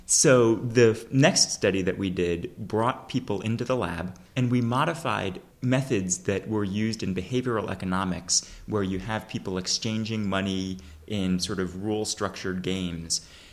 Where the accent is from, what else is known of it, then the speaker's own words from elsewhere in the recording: Massachusetts, United States; I don't know about Britain here, but in my home state of Massachusetts, you could expect about a $250 ticket.